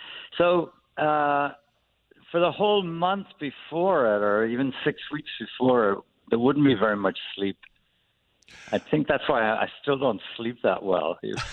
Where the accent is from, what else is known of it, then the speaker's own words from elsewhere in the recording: Wexford, Leinster, Ireland; now in United States; You're an immigrant. I'm an immigrant. That means one thing.